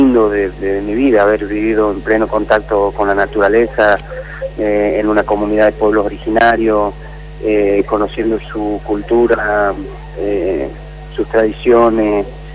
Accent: Neuquén, Argentina; Mi infancia transcurrió un poco en Neuquén, que mi viejo se había ido a trabajar allá. Todos del Chaco salteño, todos de Salta, mi familia, tanto materna como paterna.

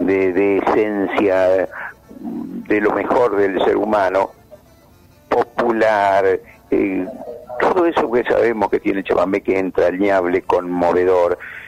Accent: Rosario, Santa Fe, Argentina; yo le dije que me entreguen en Rosario, porque yo soy un producto de Rosario.

